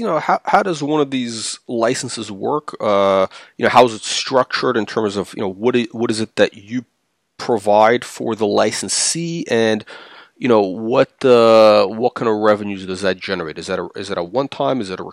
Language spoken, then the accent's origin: English; United States; I'm American